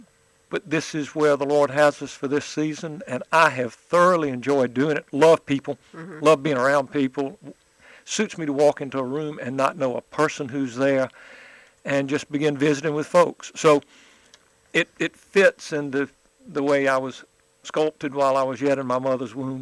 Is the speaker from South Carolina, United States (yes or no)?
yes; South Carolina, United States; born there; I was born in South Carolina, educated in upstate at Wofford, and then I live in the Midlands.